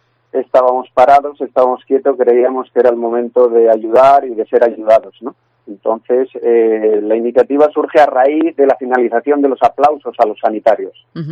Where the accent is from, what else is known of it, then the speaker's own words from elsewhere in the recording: La Rioja, Spain; yo soy de los que, como muchos riojanos, nos encantaría empadronarnos en Ferrol